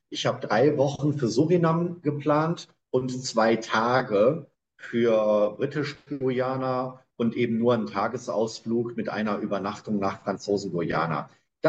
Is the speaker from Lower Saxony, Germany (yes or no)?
no; North Rhine-Westphalia, Germany; Aber ich finde es gerade als Westfale mit Amsterdam umsteigen, finde ich das schon mal recht charmant.